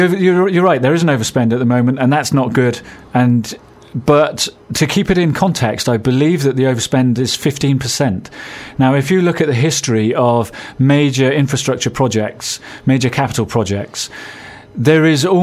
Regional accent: Bristol, South West England, United Kingdom; The transport network from South Bristol, which is where I'm from, I grew up in Hardcliffe

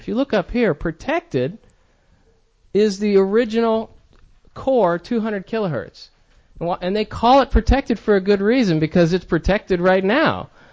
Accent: Florida, United States; of course, I remember Miami and New York because I live over there and I grew up in South Florida.

